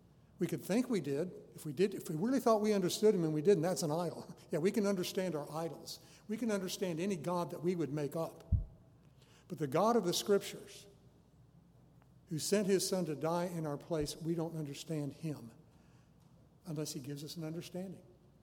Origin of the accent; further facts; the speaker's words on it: Denver, Colorado, United States; born there; I mean, they say I was born in Denver back in 1953, but I don't remember the birth.